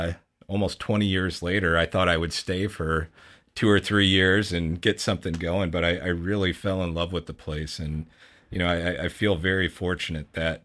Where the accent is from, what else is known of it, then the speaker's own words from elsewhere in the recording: Bettendorf, Iowa, United States; And had a great childhood growing up in Bettendorf. My grandparents actually still had a farm, if you can believe that, on State Street in Bettendorf